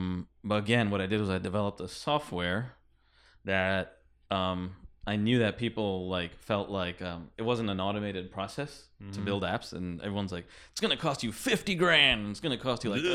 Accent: New Jersey, United States; My parents were immigrants. They moved here in the late 70s. I was born in New Jersey, and I grew up like American culture, but with like Indian culture also, India.

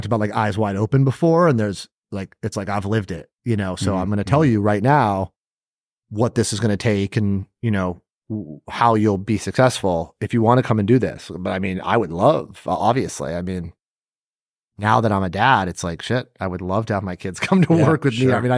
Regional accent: Los Angeles, California, United States; Like for me, like I said, born and raised in Los Angeles, really small private school.

